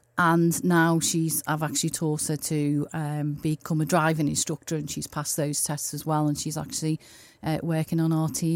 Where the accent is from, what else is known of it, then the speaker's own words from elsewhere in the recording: Liverpool, North West England, United Kingdom; Originally from Tewbrook.